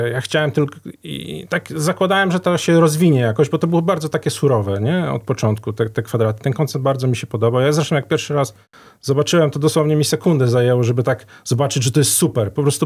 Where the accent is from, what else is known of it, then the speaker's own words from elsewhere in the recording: Koszalin, West Pomeranian Voivodeship, Poland; bo ja z Koszalina pochodzę